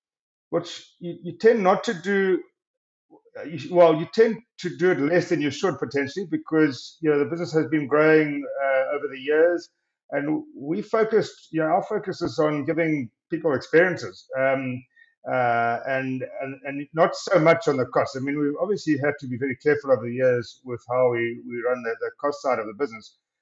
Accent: Dundee, KwaZulu-Natal, South Africa; Grew up in Dundee. I went to school there and then went off to broaden my horizons

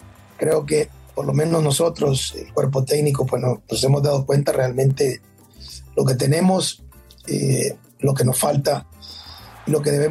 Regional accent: El Salvador; el sueño que cada uno de nosotros queremos como salvadoreños

